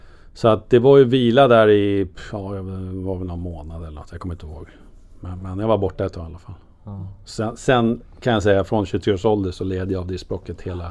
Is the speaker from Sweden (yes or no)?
yes; Stockholm, Stockholm County, Sweden; Alltså jag var stockholmare, jag var djurgårdare.